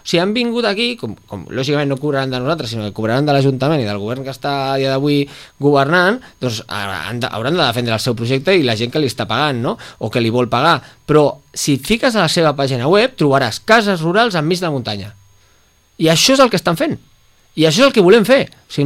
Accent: Barcelona, Catalonia, Spain; Jo sóc del Poble Sec i en el Poble Sec tampoc considero que sigui correcte

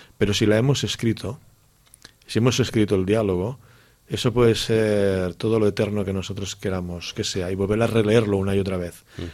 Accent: Sitges, Catalonia, Spain; al meu poble, la meva gent, els sitgetans que estiguin escoltant aquesta entrevista

